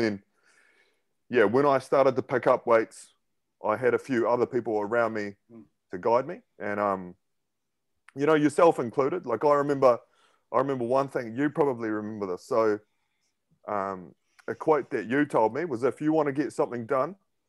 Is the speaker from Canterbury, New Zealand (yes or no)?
yes; Christchurch, Canterbury, New Zealand; also born or lived in Japan; So I'm half Scouser, half Japanese. Christchurch raised with a Welsh first name, a Japanese middle name, and an Irish last name.